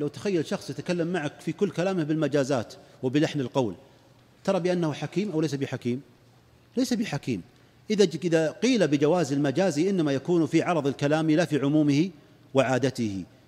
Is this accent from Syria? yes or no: no; Saudi Arabia; عندنا في السعودية